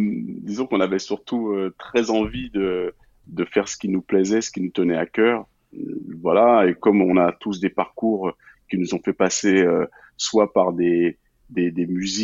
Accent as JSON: {"language": "French", "country": "France", "tie": "born there", "said": "mon sentiment personnel en tant que Guadeloupéen né en France hexagonale"}